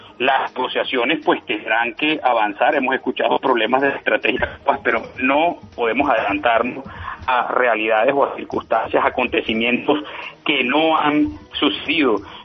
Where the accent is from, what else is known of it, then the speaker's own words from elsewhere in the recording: Colombia; frente al optimismo que creo que como colombianos debemos tener en ese sentido.